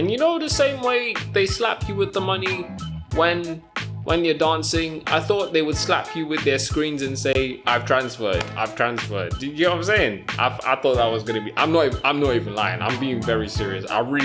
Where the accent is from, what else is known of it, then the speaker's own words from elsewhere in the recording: Nigeria; I made a great discovery. I don't think I'm very Nigerian. I don't think so. I didn't want to eat the jollof rice, and that is saying something.